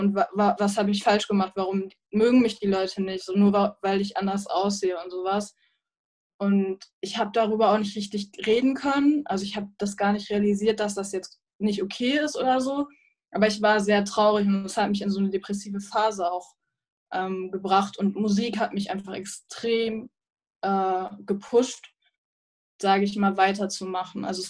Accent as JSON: {"language": "German", "region": "East Germany", "country": "Germany", "tie": "born or raised there", "said": "ich bin halt in Ostdeutschland aufgewachsen und war eine der wenigen, sage ich mal, Kinder, die ein bisschen anders aussehen, also nicht deutsch aussehen"}